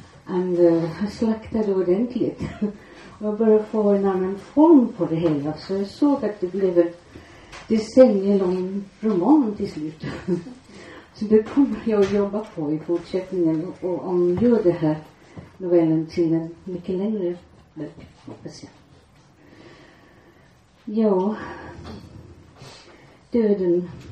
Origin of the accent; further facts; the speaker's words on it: England, United Kingdom; Swedish is a second language; now in Sweden; Och jag är från England